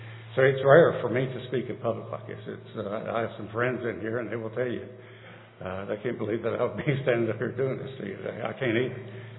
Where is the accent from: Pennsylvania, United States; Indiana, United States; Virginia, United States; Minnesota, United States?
Virginia, United States; Richmond; moved away; Me and my brother, I had a brother. We were raised in Richmond, Virginia, and we were transferred up here.